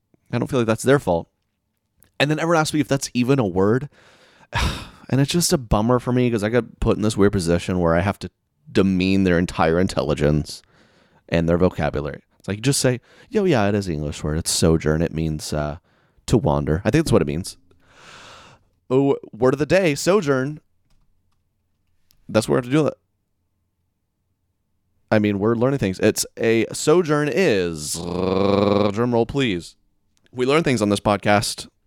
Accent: the South, United States; You know, I'm from the South.

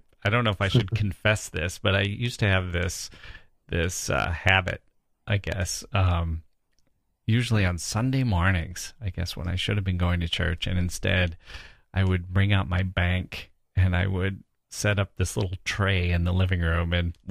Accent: Wisconsin, United States; As you know, I didn't grow up in Manhattan. I grew up in Wisconsin in this small town. We didn't have a lot of money, and so we loaded up on books at the library.

